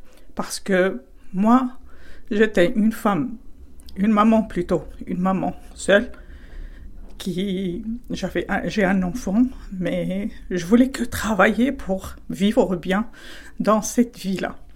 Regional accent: Spain; French is a second language; now in Bordeaux, France; de Bordeaux. Je suis espagnole de nationalité

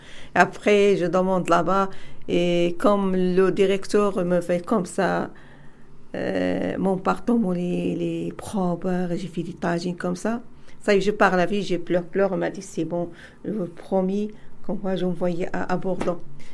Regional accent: Morocco; Je viens du Maroc.

